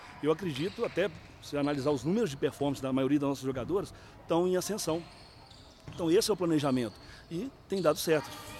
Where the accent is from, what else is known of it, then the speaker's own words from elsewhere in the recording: Belo Horizonte, Minas Gerais, Brazil; sou de BH